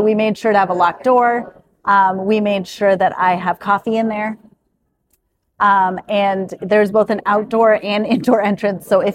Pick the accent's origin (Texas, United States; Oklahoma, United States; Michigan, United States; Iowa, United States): Iowa, United States; Ankeny; Okay. I am one from Ankeny, Iowa.